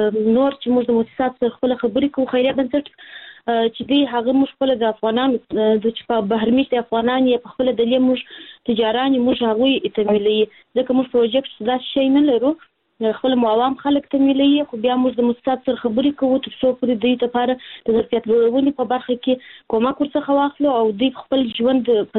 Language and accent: Pashto; Kandahar, Afghanistan; زه هلمند نه د کندهار ولایت یم.